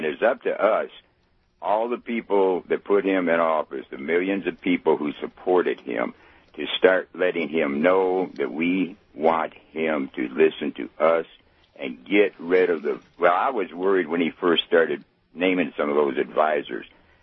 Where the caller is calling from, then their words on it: Fayetteville, Arkansas, United States; Fayetteville, Arkansas.